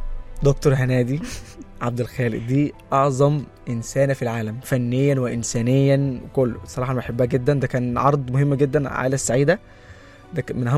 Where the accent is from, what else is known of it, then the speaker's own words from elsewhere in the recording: Sudan; now in Egypt; يعني انا جيت من السودان رحت السودان بس ما عملتش حاجه